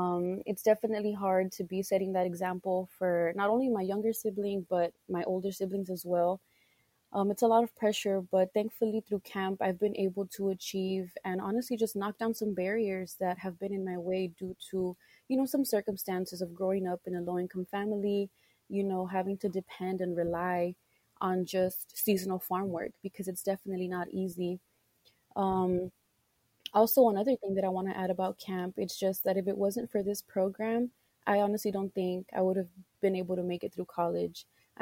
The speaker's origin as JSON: {"language": "English", "region": "Texas", "country": "United States", "said": "So I am the third generation of the field workers in my family. I'm from South Texas."}